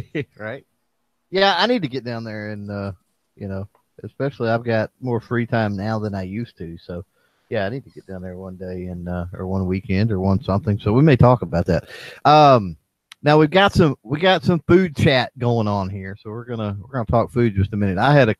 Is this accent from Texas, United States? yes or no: yes; Texas, United States; We're from Texas. We got to have our nachos and stuff like that for sure.